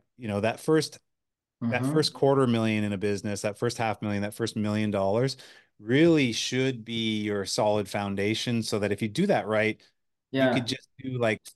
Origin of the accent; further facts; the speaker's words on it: Manitoba, Canada; I'm a Canadian, born in the prairies of Manitoba, and grew up here.